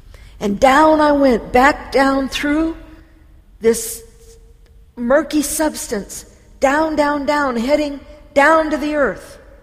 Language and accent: English; California, United States; I'm from California. We know desert life.